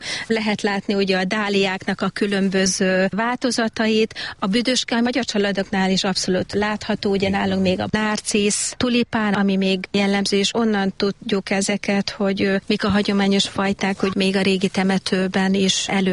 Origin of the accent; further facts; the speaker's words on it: Hungary; first language hu; Én magyar lány vagyok